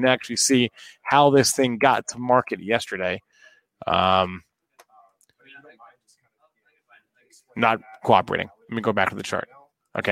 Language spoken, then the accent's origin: English; New Jersey, United States; New Jersey, come on, dirty Jersey, the armpit of America, represent.